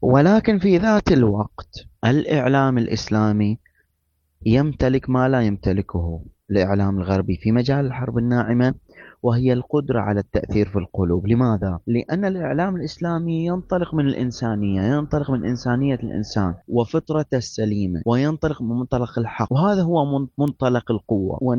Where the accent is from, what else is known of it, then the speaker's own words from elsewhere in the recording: Bahrain; عندنا في البحرين